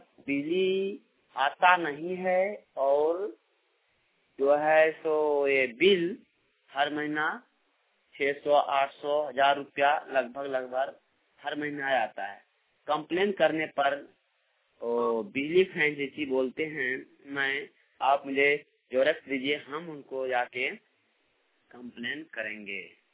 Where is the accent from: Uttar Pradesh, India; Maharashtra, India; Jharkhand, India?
Jharkhand, India; थाना जमुआ, जिला गिरडी, पोसियाटा का रहने वाला हूँ।